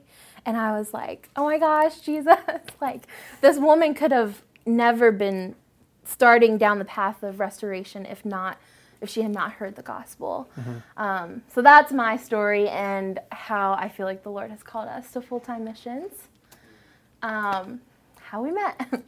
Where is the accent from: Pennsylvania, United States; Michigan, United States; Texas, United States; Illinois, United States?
Pennsylvania, United States; Pittsburgh; he's from Boulder, Colorado, and I'm from Pittsburgh, Pennsylvania.